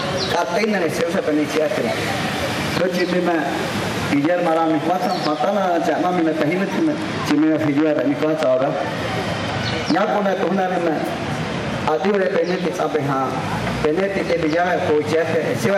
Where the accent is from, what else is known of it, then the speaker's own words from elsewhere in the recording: Venezuela; sin colores partidistas, como humanos, como venezolanos. Defendamos nuestra identidad cultural.